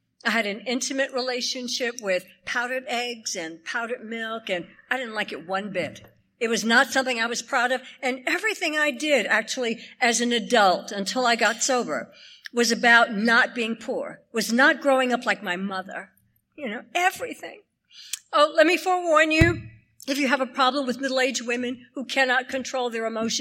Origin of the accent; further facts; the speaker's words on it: the South, United States; I grew up in the South during the time of lynchings.